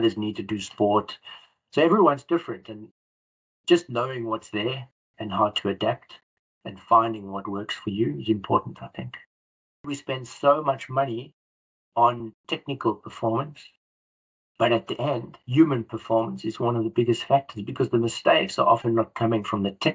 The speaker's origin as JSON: {"language": "English", "country": "South Africa", "tie": "born or raised there", "moved": "yes", "said": "as I grew up in South Africa and had"}